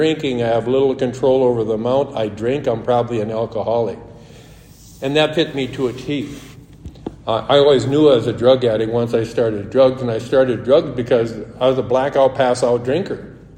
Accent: South Dakota, United States; I grew up in Northwest South Dakota in a good family.

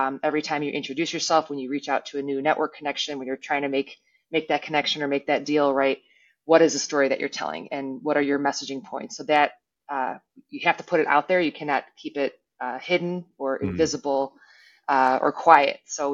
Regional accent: Chicago, Illinois, United States; growing up in Chicago, lifelong fan of the Bulls and Michael, Michael Jordan

